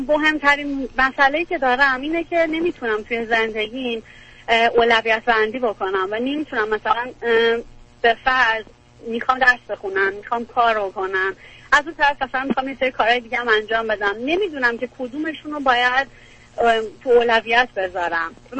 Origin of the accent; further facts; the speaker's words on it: Iran; now in Canada; ما 2 سال نزدیک 3 سال توی کانادا هستیم. خب من 5 ساله که از ایران اومدم بیرون.